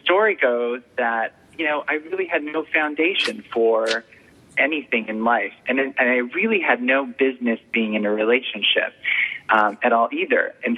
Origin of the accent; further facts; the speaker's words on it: California, United States; moved away; I moved from Orange County and had never been, anywhere else. And I literally started all over.